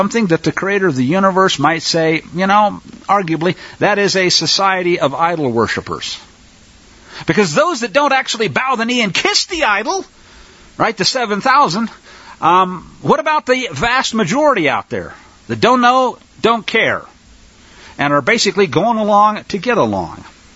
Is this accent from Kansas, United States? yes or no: yes; Kansas, United States; I grew up in Kansas, so we all heard all about Carrie Nation.